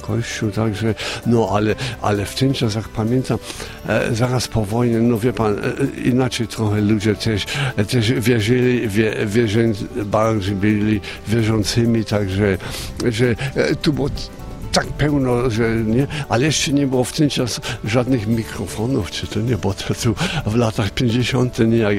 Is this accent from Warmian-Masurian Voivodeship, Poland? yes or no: no; Wróblin, Opole Voivodeship, Poland; bo ja jestem z Wroblina, tu teraz należy do Opola